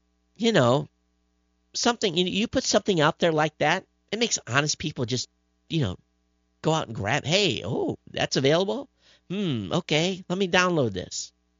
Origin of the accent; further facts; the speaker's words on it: Michigan, United States; Now, when I was growing up in Michigan, I lived in a community that was about 110, 115 miles away from where the Lions played.